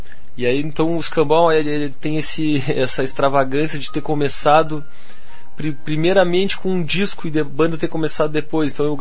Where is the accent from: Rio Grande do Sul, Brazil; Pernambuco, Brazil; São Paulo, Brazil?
Rio Grande do Sul, Brazil; Rio Grande; now in Curitiba, Brazil; Eu sou natural da cidade do Rio Grande, Rio Grande do Sul, mas já estou em Curitiba, vai fazer 21 anos.